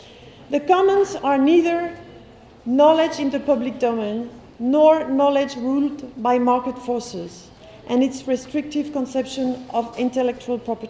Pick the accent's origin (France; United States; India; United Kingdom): France; I come from France, from an organization called VECAM